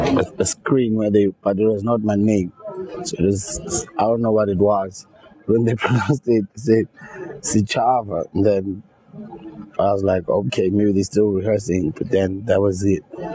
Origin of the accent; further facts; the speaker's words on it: South Africa; At the end of the day, I'm South African and I'm Zulu